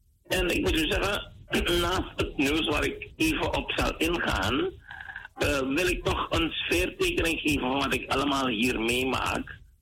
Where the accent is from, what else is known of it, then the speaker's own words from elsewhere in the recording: Suriname; van een hoogontwikkeld land in Europa naar een derde wereldland. Dan moet ik een beetje voorzichtig zeggen, want het is ons vaderland, ons geliefd Suriname, naar een ontwikkelingsland waar bijna niets goed loopt.